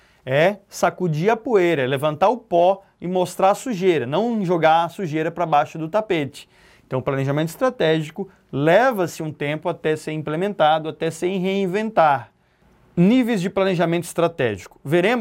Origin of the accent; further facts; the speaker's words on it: Florianópolis, Santa Catarina, Brazil; eu sou manezinho, sou de Floripa